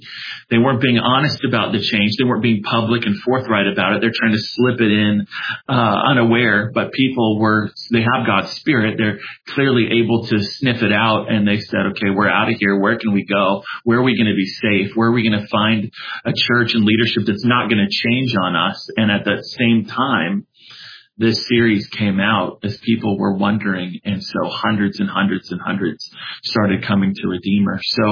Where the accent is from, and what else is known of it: California, United States; now in Arizona, United States